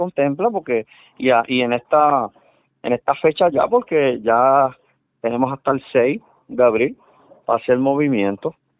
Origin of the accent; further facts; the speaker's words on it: Cabo Rojo, Puerto Rico; soy de Cabo Rojo